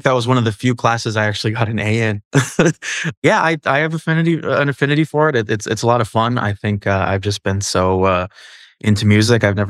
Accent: Studio City, California, United States; also born or lived in Santa Monica; I was born in Santa Monica because that's where St. John's, the hospital is. But I was raised in Studio City, just a straight valley kid.

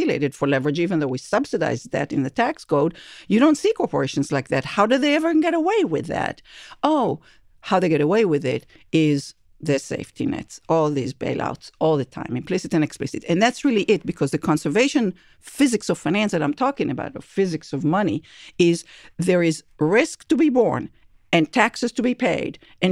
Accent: California, United States; I come from Silicon Valley

